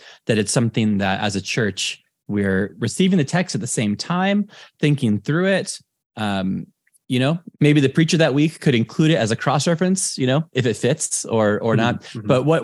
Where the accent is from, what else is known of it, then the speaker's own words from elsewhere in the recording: United States; accent: American; now in Ireland; because myself as a American accent with an Irish citizen living in Ireland